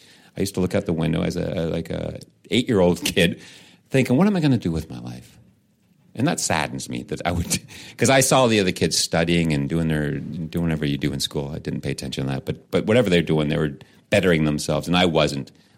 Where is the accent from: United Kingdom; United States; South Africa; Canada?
Canada; That's that was plan A, EH, because I'm Canadian.